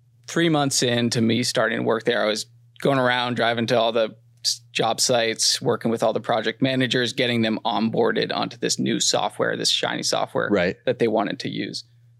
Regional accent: Aspen, Colorado, United States; But we're from Aspen, we're from Colorado

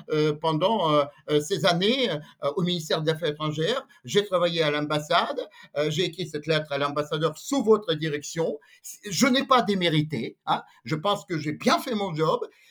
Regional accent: Monino, Moscow Oblast, Russia; je suis né à Moscou, mais ma vraie patrie, mes vraies racines, c'est pas Moscou, c'est le pain de terrain à Monino. Monino, c'est à 40 km au nord-est de Moscou

